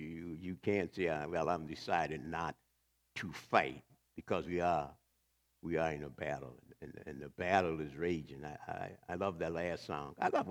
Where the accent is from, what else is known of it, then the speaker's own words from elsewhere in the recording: the South, United States; Or it could be three or four, because when I was like 11 or 12, I'm from the South, and we went to school down there